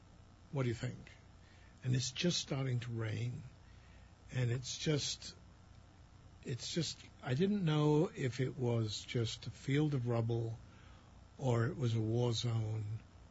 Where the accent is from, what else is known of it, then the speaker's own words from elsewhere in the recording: Wales, United Kingdom; And that's, as you can tell from my coloring, I'm Viking Welsh.